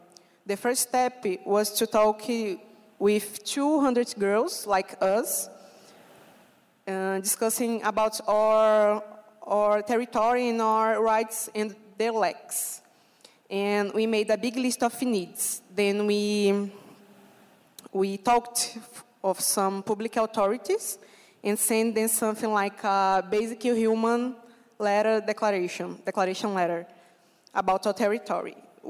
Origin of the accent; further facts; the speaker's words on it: Maranhão, Brazil; I'm from Maranhão in Brazil. And Maranhão is a unique place in Brazil.